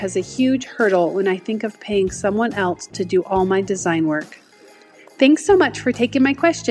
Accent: Cedar Hills, Utah, United States; I am from Cedar Hills, Utah.

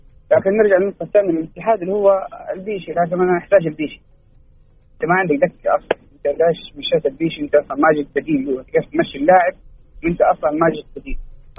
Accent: Mecca, Makkah Province, Saudi Arabia; now in Jeddah, Saudi Arabia; والله حاليا في مكه، انا من مكه لكن حاليا في جده.

